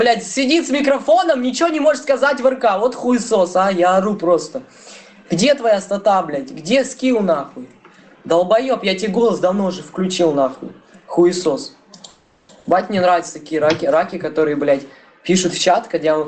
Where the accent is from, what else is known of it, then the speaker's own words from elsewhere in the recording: Taganrog, Rostov Oblast, Russia; Я в Ростове живу, в Таганроге, на Ремесленной, 1801. Живу в России. С самого рождения, поэтому я никакой не украинец.